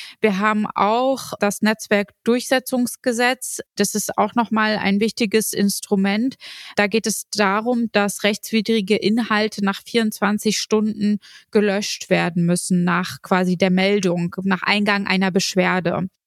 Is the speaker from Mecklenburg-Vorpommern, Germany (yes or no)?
yes; Schwerin, Mecklenburg-Vorpommern, Germany; ich bin in Schwerin aufgewachsen. Mit meinem Migrationshintergrund